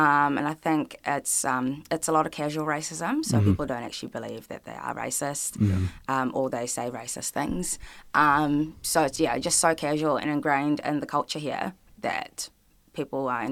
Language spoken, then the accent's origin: English; Indonesia; So I was a little African child speaking Asian because I grew up in Indonesia.